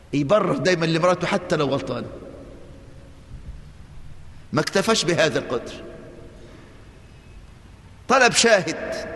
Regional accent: Egypt; وده طبيعة النسوان عندنا في مصر من زمان

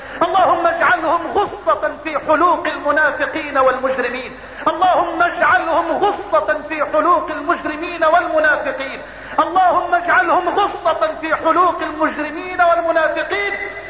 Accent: Egypt; بلدنا مصر

